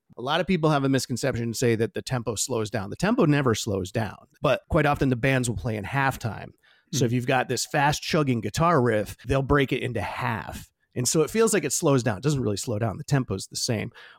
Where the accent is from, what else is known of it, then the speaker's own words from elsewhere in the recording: Connecticut, United States; being originally from the great state of Connecticut, I really, really wanted to represent my home state.